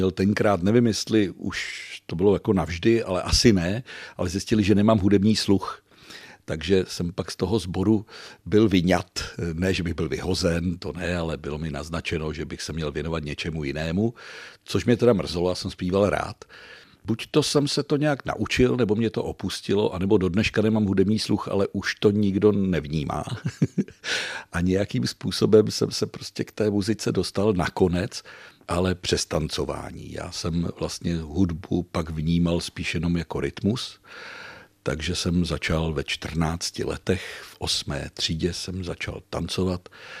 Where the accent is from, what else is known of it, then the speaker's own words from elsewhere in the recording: České Budějovice, South Bohemian Region, Czechia; Ano, narodil jsem se tady v Budějovicích a vlastně takové první moje bydliště jako mimina bylo ve Skuherského ulici s rodiči a s babičkou a s dědečkem. Později v Rožnově až asi do 5. třídy. No a pak ve 4 dvorech Oskara Nedbala